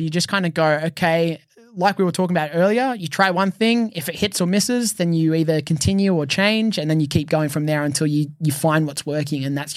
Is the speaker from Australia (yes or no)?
yes; Australia; It was really important, especially as an Australian, because there wasn't really any representation from Australians in New Japan before I came along.